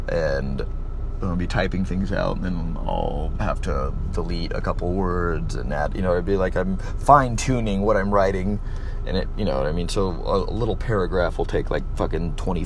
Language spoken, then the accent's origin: English; Chino, California, United States; I'm not from Santa Cruz, I'm from Chino.